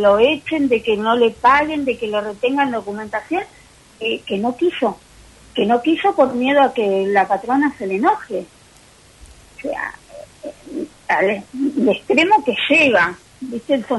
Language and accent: Spanish; Puerto Pirámides, Chubut, Argentina; yo soy de Pirámides, de mi familia es de ahí